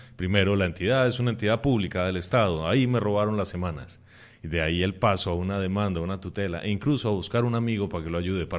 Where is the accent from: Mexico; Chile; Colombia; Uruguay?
Colombia; Bogotá; No sé si tengo tan buen oído porque soy cachaco, como digan ustedes, pero creo que no.